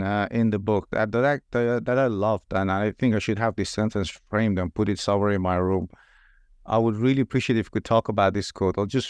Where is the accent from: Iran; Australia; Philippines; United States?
Iran; I'm originally from Iran myself